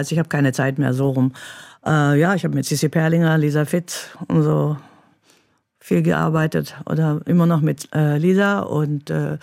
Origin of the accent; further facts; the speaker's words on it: Stuttgart, Baden-Württemberg, Germany; now in Berlin, Germany; ich komme aus Stuttgart, bin Italienerin mit schwäbischem Migrationshintergrund.